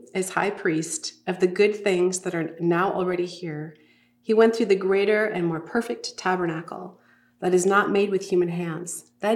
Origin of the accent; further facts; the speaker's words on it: Minnesota, United States; moved away as an adult; See, I'm from Minnesota, the land of 10,000 lakes, yes, but we have this saying, cold nose, warm heart. I moved to Boston after college, and I kind of went into some culture shock.